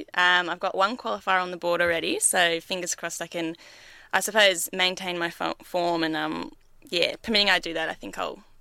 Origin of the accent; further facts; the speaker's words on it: Melbourne, Victoria, Australia; moved away as an adult; now in Canberra, Australia; Well, I'm originally from Melbourne. I moved to Canberra when I was 18